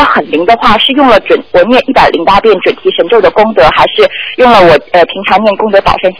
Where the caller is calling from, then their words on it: Guangzhou, Guangdong, China; 我是大陆广州的。